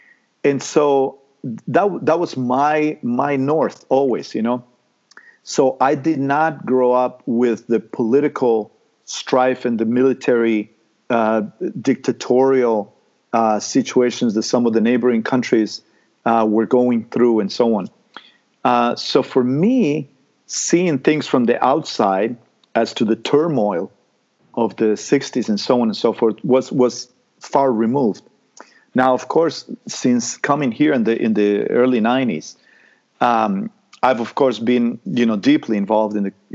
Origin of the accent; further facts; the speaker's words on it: Costa Rica; growing up in Costa Rica, for me, there was no such thing as, you know, as seeing someone different than me as a threat or as anything.